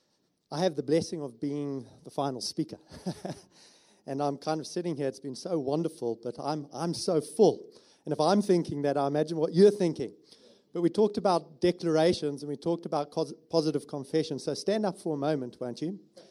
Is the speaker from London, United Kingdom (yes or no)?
yes; East London, London, United Kingdom; I'm from East London. And I've been married for, I think it's 16 years now.